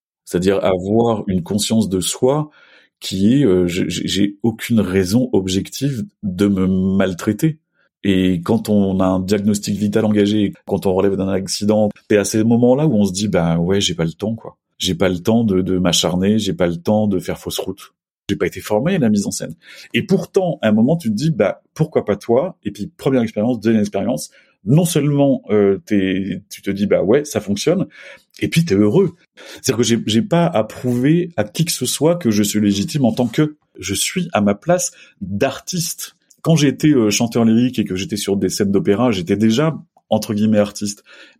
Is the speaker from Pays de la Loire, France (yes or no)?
yes; Guérande, Pays de la Loire, France; j'ai eu la chance de grandir au bord de la mer. Je suis né à Guérande, en Loire-Atlantique, le pays du sel. Et donc j'y ai vécu jusqu'à mes 11 ans.